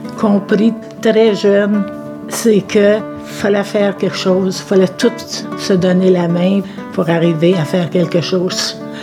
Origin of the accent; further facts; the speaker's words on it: Dupont, Quebec, Canada; born there; Je suis née à Dupont, dans le comté d'Argenteuil.